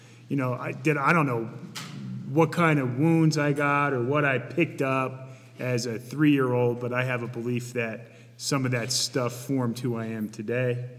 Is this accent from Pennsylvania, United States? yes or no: yes; Reading, Pennsylvania, United States; born there; I was born in Pennsylvania. I was born in a little, born in a place called Reading